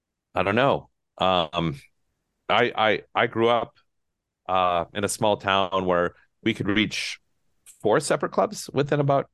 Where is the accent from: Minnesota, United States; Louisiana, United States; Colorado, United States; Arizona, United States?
Minnesota, United States; Hastings; I know where I grew up in Hastings, Minnesota, when the Applebee's came to town, people literally said, we're a real town now.